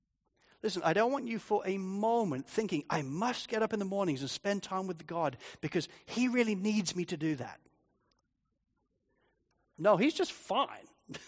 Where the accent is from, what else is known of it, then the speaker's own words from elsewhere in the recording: Spalding, East Midlands, United Kingdom; I remember growing up in Spalding in England, every now and again a steam train would come through our town.